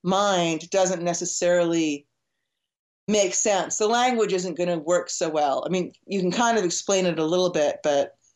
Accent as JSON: {"language": "English", "town": "Buffalo", "region": "New York", "country": "United States", "said": "I mean, I was from Buffalo, New York."}